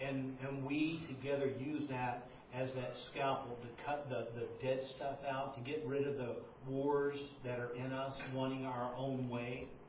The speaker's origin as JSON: {"language": "English", "town": "Slidell", "region": "Louisiana", "country": "United States"}